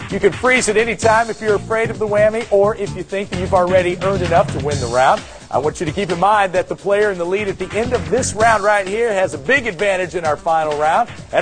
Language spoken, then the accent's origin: English; Washington, District of Columbia, United States; from Washington, D.C., and I need some cash to take my girlfriend home and meet my parents.